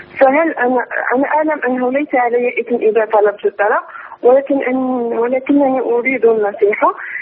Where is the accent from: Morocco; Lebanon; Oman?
Morocco; انا من المغرب، انا متزوجه.